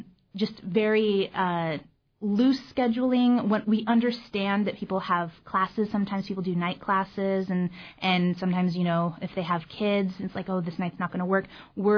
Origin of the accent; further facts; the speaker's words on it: Seward, United States; I grew up in Seward, and we did a production of Charlie and the Chocolate Factory.